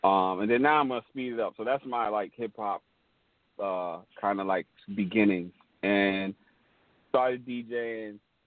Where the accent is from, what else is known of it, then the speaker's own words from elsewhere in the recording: Mount Vernon, New York, United States; So as I'm saying all that to say, as hip-hop was starting in the Bronx, you know, Mount Vernon was also being affected by hip-hop culture because we were the next town over.